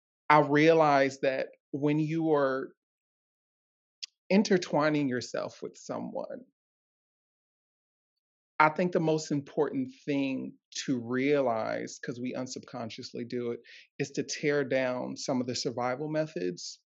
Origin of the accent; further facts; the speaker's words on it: Ohio, United States; Actually, I'm from Ohio.